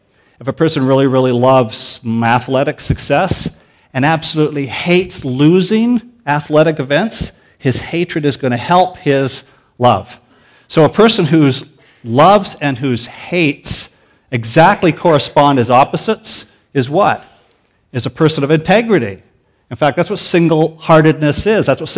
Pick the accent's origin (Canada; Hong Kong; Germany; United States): Canada; And besides that, I'm Canadian.